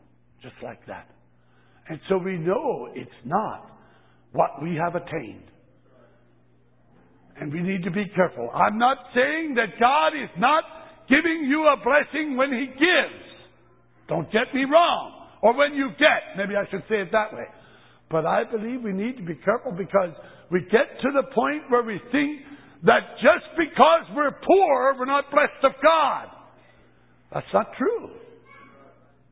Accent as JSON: {"language": "English", "country": "United States", "said": "I'm an American."}